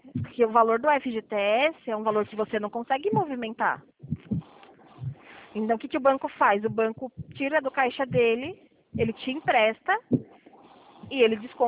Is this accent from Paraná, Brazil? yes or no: no; Carapicuíba, São Paulo, Brazil; now in Sorocaba, Brazil; Não, na verdade eu sou de Carapicuíba, mas eu estou morando aqui atualmente.